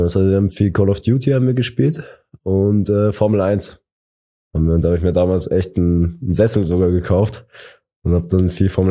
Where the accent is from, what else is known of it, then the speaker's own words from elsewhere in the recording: Straubing, Bavaria, Germany; Nee, direkt aufgewachsen bin ich in Straubing in der Stadt. Ich glaube, mit 10 Jahren sind wir dann in ein Dorf gezogen. Das war so circa 10 bis 15 Minuten von Straubing dann.